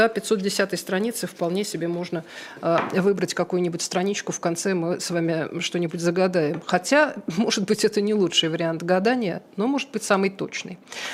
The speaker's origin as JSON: {"language": "Russian", "region": "Moscow", "country": "Russia", "said": "Я, кстати, тоже, когда познакомилась с Кацем, в первую очередь сказала ему, что я из Щукина."}